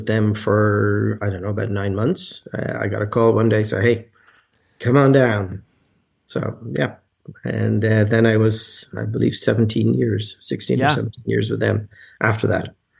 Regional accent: Dublin, Leinster, Ireland; Well, I grew up in Dublin, Ireland, and in the late 80s, the economic environment was very difficult.

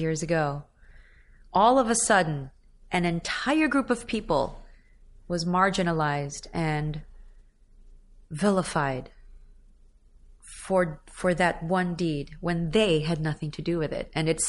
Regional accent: Philippines; I come from an island nation. I come from the Philippines.

